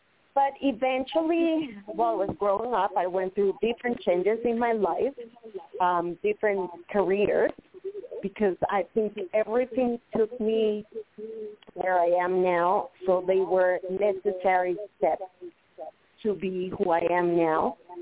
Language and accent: English; Boston, Massachusetts, United States; born there; Well, I was born in Boston. My parents are from Venezuela.